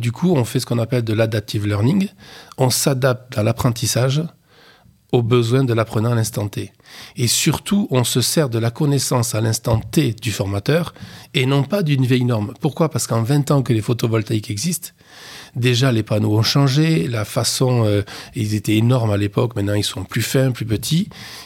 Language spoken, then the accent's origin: French; Castres, Occitanie, France; Et moi, je suis de Castres